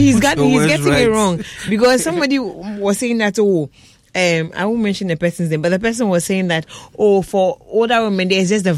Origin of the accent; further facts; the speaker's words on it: Lagos, Nigeria; from East Lagos.